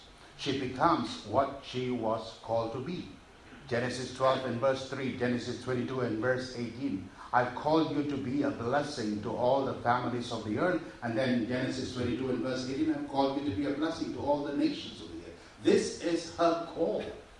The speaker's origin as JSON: {"language": "English", "country": "Singapore", "said": "what I plan, I'm a Singaporean, I plan."}